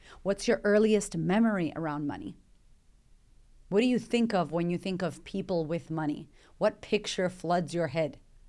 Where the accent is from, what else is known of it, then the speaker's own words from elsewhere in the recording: United States; now in Australia; But here in Australia, which is a super rich country, and like as an American, I'm like, Australia's rich.